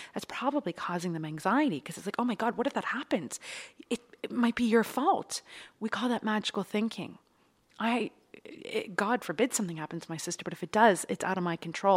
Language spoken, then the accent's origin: English; United States; Like me, I'm American. It's a part of me, but it doesn't define who I am.